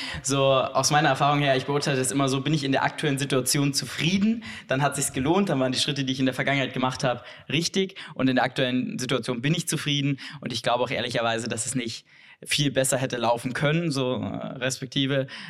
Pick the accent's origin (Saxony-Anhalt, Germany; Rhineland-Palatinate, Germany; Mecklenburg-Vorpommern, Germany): Saxony-Anhalt, Germany; In Sachsen-Anhalt, wo ich herkomme, noch nicht.